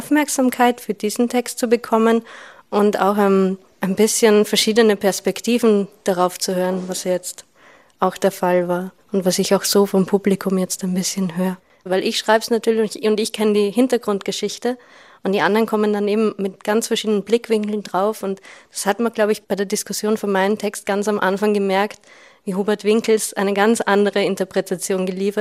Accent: Vienna, Austria; ich bin aus Wien.

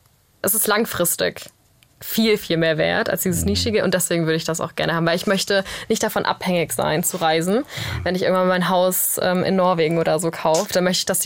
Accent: Baden-Württemberg, Germany; So bis zwischen Tübingen, Bodensee.

